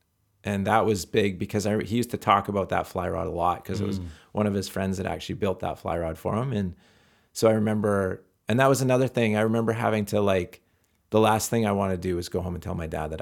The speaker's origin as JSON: {"language": "English", "region": "Rocky Mountains", "country": "United States", "tie": "born or raised there", "said": "And I grew up in the Rockies, and we ride our bikes to the rivers and just fish all day."}